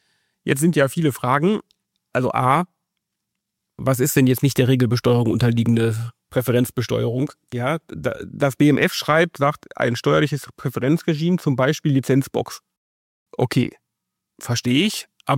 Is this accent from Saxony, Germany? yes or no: no; North Rhine-Westphalia, Germany; Ich bin ja Rheinländer.